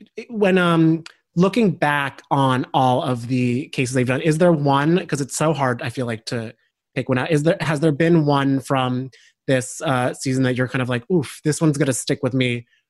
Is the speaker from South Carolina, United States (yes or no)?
no; New Jersey, United States; I can't even put to Siberia on a map. I'm from New Jersey.